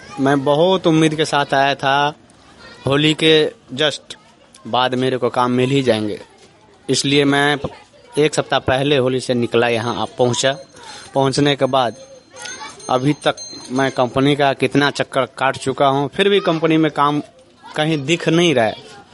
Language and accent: Hindi; Bihar, India; हम लोग UP MP Bihar से हैं, मैं खासतौर पर बिहार से हूँ